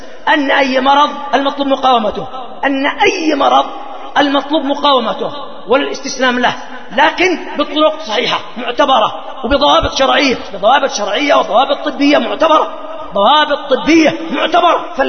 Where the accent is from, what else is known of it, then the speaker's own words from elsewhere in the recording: Yemen; هذه تحصل عندنا في اليمن وفي غيرها من العالم